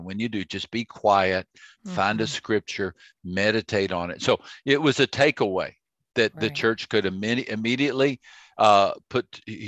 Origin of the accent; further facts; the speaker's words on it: Texas, United States; I grew up in Texas. So I wanted to go either to Texas Tech or University of Texas.